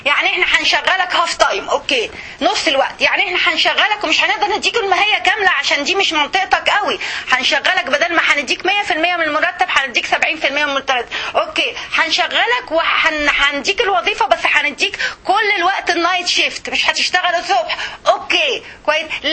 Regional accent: Egypt; انت ما تكلمي حد عندنا في مصر الا دكتوره ودكتور

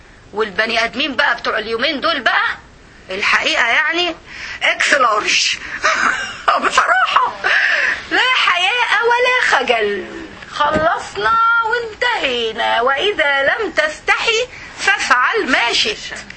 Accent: Egypt; now in United States; احنا مصريين وانتو سوريين وانتو فلسطينيين

